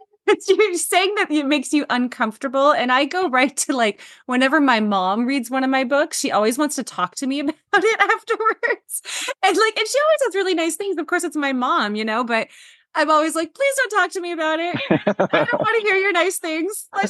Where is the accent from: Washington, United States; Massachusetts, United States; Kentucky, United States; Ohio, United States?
Washington, United States; Tacoma; And I am from Tacoma